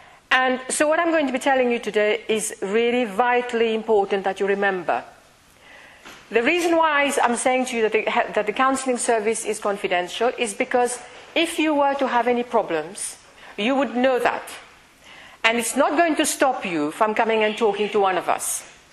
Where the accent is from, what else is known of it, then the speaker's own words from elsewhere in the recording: Mauritius; I come from Mauritius. And we don't have anything but counseling in Mauritius.